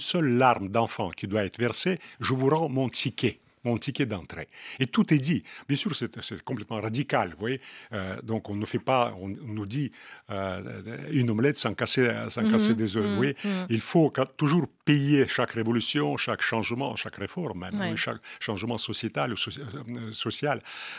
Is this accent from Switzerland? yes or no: no; Russia; accent: Russian; French is a second language; Je l'ai appris quand j'étais jeune, mais j'ai gardé l'accent russe.